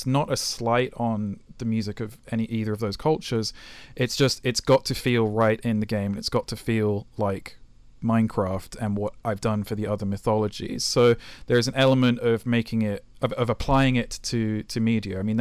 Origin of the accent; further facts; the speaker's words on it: United Kingdom; I'm British